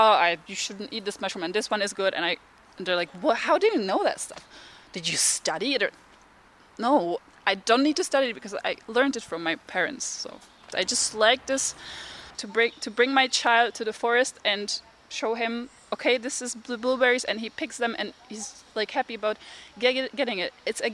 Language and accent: English; Prague, Czechia; I grew up in Prague, in the capital of Czech Republic, but every weekend we would go to our country house.